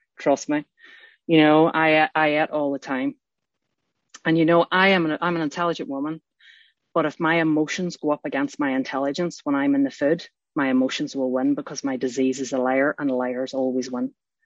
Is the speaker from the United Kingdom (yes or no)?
yes; Northern Ireland, United Kingdom; I grew up in the Troubles in Northern Ireland, but it was still a loving family home.